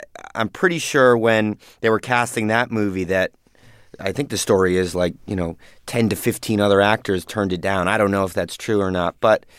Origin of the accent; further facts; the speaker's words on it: Palo Alto, California, United States; I grew up in the Bay Area in Palo Alto, 45 minutes away from San Francisco.